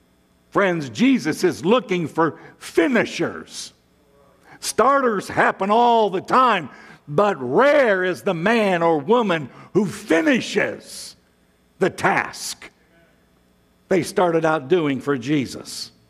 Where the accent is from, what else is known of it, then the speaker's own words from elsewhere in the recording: Illinois, United States; also born or lived in Florida; No, I'm originally from Northern Illinois, but I've been living in Florida the last 8 years.